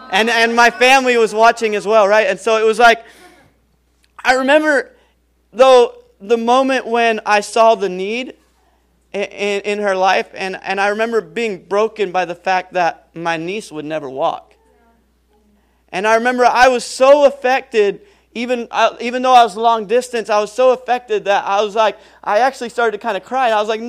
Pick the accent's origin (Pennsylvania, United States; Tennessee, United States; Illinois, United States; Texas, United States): Pennsylvania, United States; I grew up in Pennsylvania, and I didn't have it all together. I come from, you know, kind of a hard background.